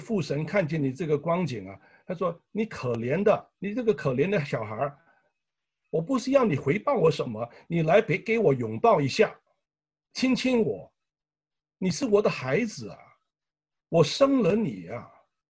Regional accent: Hong Kong; moved away as an adult; 我自己也从香港来的，我们移民到这里来

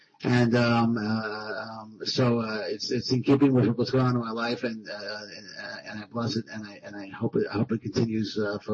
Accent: Amsterdam, North Holland, Netherlands; Maybe it's because I'm from Amsterdam or something.

